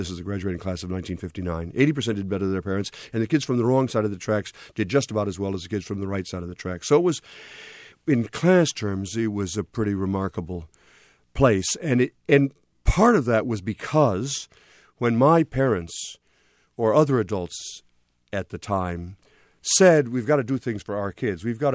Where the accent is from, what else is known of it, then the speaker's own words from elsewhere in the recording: Port Clinton, Ohio, United States; When I was growing up in Port Clinton, Ohio, and that's the story that begins the book, Port Clinton was not an ideal place.